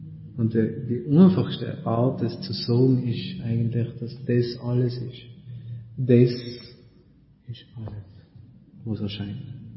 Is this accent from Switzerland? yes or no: no; Trentino-Alto Adige, Italy; accent: South Tyrolean; Südtiroler Dialekt? Geht das?